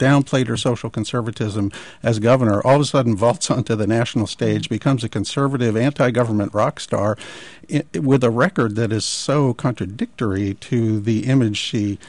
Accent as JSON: {"language": "English", "region": "Alaska", "country": "United States", "said": "somebody heard that I was from Alaska, and they said, oh, Sarah Palin"}